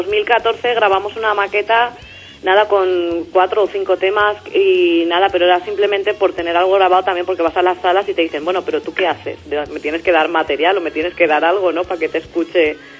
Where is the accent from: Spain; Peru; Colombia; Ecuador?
Spain; Valencia, Valencian Community; Somos de Valencia, que hace mucho calor y se está muy bien el clima